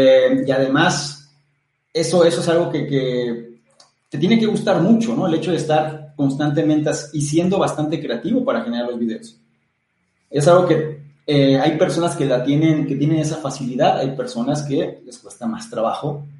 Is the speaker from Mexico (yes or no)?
yes; Mexico; Yo soy de México, o sea, México país, y actualmente estoy radicando ahí.